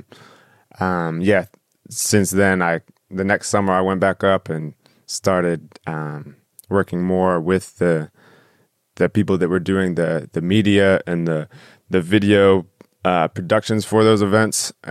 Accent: Harrisonburg, Virginia, United States; born there; And yeah, I was born in Harrisonburg, Virginia, and I was able to have two older brothers and a younger sister when I grew up

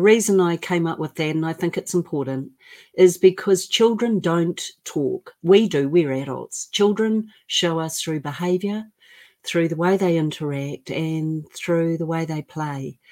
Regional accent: New Zealand; And I am from New Zealand, by the way, not Australia.

